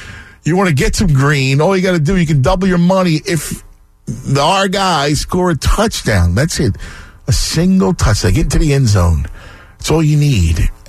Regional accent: Milwaukee, Wisconsin, United States; Yeah, we growing up in Wisconsin where, you know, you're in Milwaukee, it's Packer, Packer, Packer.

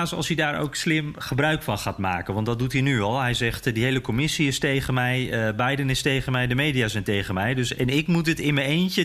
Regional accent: Netherlands; En daardoor voor ons als Nederlanders ziet het er heel nep uit.

